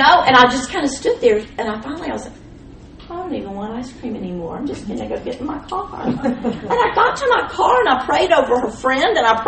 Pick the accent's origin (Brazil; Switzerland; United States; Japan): Japan; I'm a professor from Japan, and I felt this pressure in me